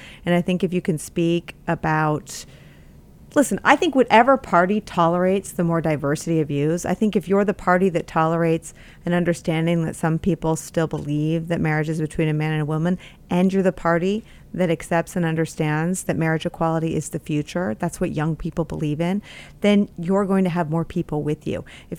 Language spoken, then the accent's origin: English; San Francisco, California, United States; I grew up in San Francisco.